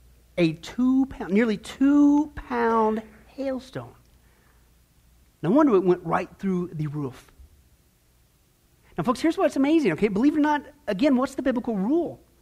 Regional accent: Midwest, United States; I grew up in the Midwest. I don't remember them quite this bad.

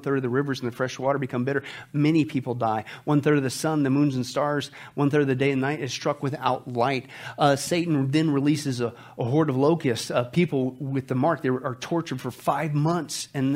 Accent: Kansas, United States; also born or lived in Nebraska; I grew up in the Midwest in Canada, in Kansas and Nebraska, right?

